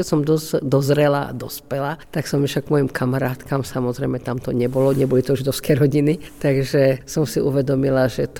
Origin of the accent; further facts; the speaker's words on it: Kežmarok, Prešov Region, Slovakia; born there; moved away as an adult; now in Košice, Slovakia; Áno, narodila som sa v Kežmarku, moji rodičia boli Kežmarčania a do Košic som prišla až po ukončení univerzity a odvtedy som tu v Košiciach